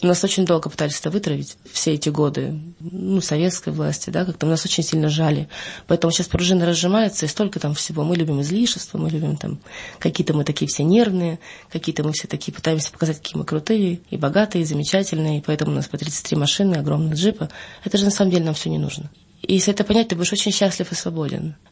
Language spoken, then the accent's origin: Russian; Crimea, Ukraine; Я вот, ну, я поражаюсь, я крымчанка, такого у нас нет, что так сигналили там.